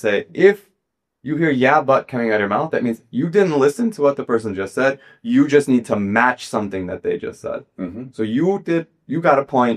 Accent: United States; now in Germany; So I grew up in the States, and that's definitely something I had never heard of.

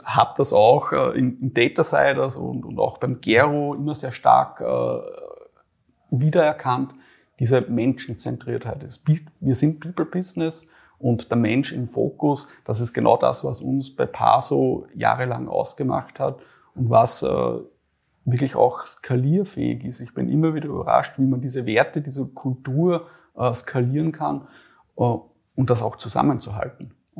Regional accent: Salzburg, Austria; born there; Ich komme gebürtig aus Salzburg.

